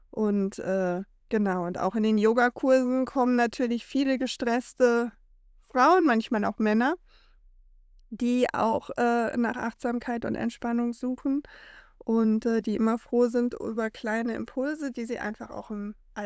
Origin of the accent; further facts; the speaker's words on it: Sprockhövel, North Rhine-Westphalia, Germany; Ich komme aus Sprockhövel.